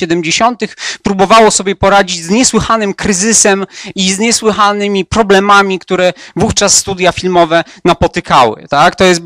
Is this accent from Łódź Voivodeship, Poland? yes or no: yes; Łódź, Łódź Voivodeship, Poland; jestem z Łodzi. Jak Państwo wiecie, miasto Meneli, wymarłe i tak dalej.